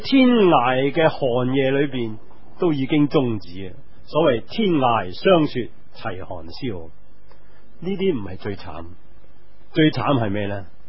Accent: Guangdong, China; 就好似我哋广东人话

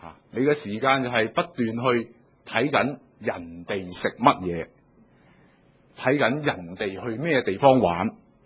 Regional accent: Hong Kong; 我们香港人呢，我自己觉得呢，第一样东西我们最难的关卡就是忙。

